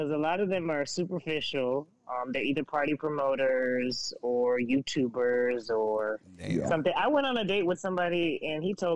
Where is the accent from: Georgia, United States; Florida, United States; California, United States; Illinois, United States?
Florida, United States; oh, well, I'm a travel nurse and I'm from Florida, whatever.